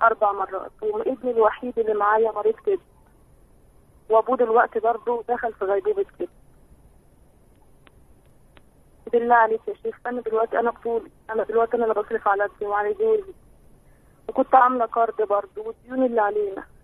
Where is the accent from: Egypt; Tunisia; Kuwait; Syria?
Egypt; أنا من مصر